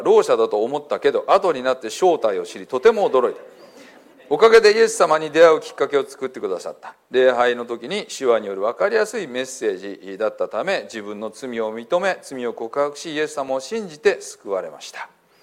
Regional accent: Hiroshima, Japan; 4年前故郷の広島に帰ってきて

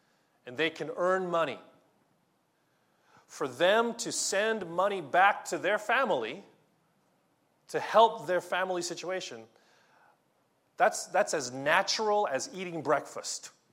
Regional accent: Philippines; now in Japan; So, for example, I'm Filipino. I grew up in a Filipino home. And we live in Japan, an Eastern, in the Eastern Hemisphere.

